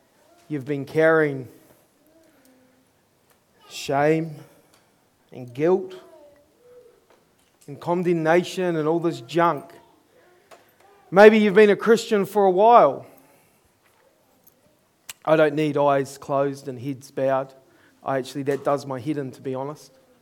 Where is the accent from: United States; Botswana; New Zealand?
New Zealand; I'm from New Zealand.